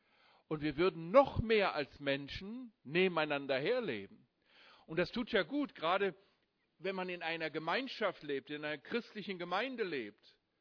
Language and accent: German; Haiger, Hesse, Germany; als ich dann nach Heiger-Steinbach zurückkam in meinen Heimatort, und das ging ja gleich durch die Medien, dass ein Hesse am Nebelhorn abgestürzt ist